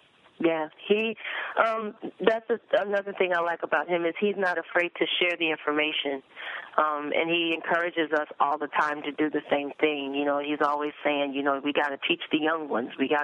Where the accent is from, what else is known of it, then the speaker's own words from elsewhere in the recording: New York, United States; I'm like, I'm from New York. Of course I have a coat.